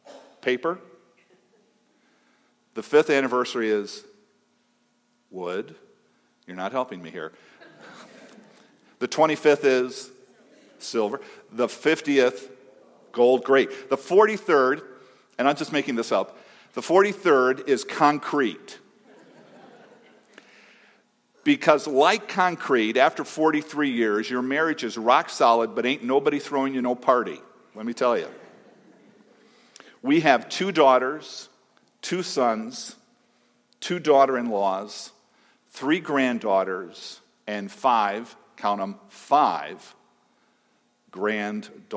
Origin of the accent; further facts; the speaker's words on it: Hazel Park, Michigan, United States; I grew up in Hazel Park, Michigan. That's just north of Detroit.